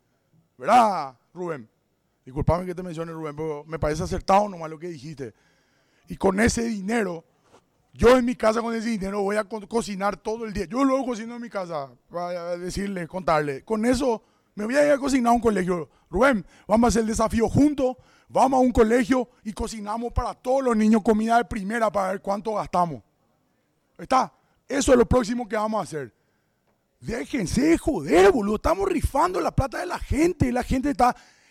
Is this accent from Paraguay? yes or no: yes; Paraguay; Para que digamos que somos paraguayos